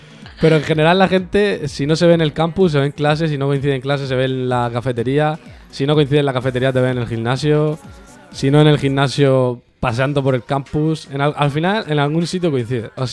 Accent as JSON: {"language": "Spanish", "country": "Spain", "said": "somos españoles, ¿qué les vamos a hacer?"}